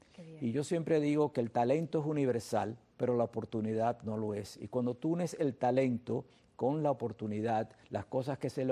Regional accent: Cuba; now in United States; Cuando yo llegué de Cuba

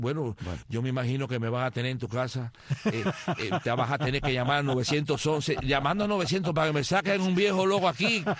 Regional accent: Cuba; somos hermanos, somos cubanos, donde quiera que estemos

